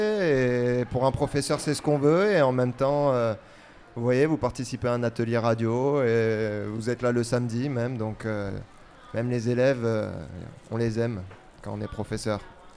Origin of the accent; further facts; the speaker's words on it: France; La France, mon pays natal.